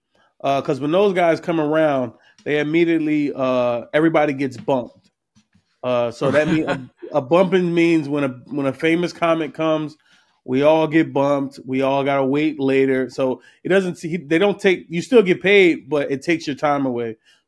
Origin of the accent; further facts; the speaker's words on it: Philadelphia, Pennsylvania, United States; Man, Philly is a funny city. Like Philly is, you can definitely, I grew up in Philly